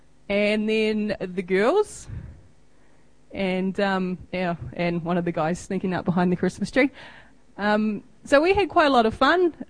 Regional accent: New Zealand; And as a New Zealander, you're like, yeah, actually it was a nice speech. You know, it's a bit like home.

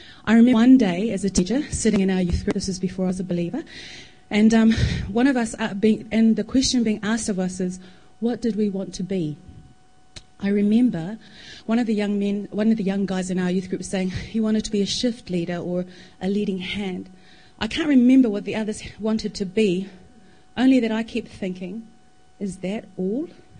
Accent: Māngere, Auckland, New Zealand; Growing up in South Auckland's Māngere, the media constantly reminded me that I was living in a lower socioeconomic, high-density migrant and high-crime community. Translated, we were poor, poorly educated, and living in an unsafe community.

